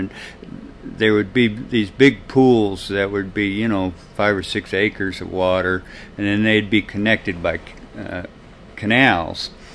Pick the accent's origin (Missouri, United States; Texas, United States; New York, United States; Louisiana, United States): Missouri, United States; Hannibal; also born or lived in Owatonna, Minnesota; Well, I was born in Minnesota, in a town of Owatonna, that's just south of the Twin Cities. My dad worked for a publishing company, and he got transferred when I was real young, about 2 years old, to Hannibal, Missouri